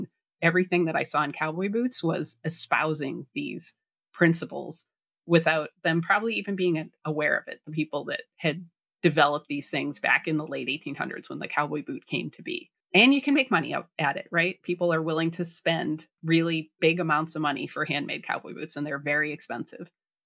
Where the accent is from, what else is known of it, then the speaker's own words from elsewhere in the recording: Boston, Massachusetts, United States; That's how far growing up in Boston area, and my dad's from France, so, and he's the only one who came here.